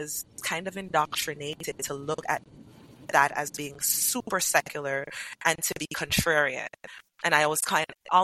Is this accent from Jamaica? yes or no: yes; Jamaica; And so when I moved from the countryside of Jamaica, where I was really brough